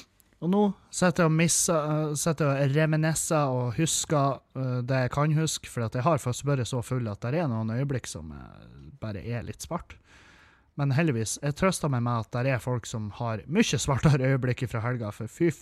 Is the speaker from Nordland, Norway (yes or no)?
yes; Meløy, Nordland, Norway; Der er ungdomsbedrifter fra alle kommuner som finnes, unntatt Meløy, der jeg kommer ifra.